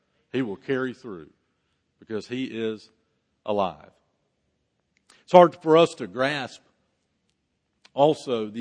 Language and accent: English; Winston-Salem, North Carolina, United States; when I was a kid growing up in Winston-Salem